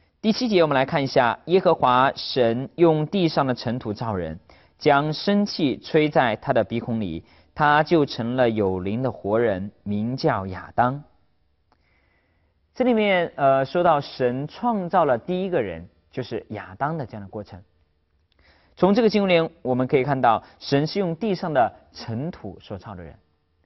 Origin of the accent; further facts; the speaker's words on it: China; 我们中国人也经常用这样的说人活着是有一口气。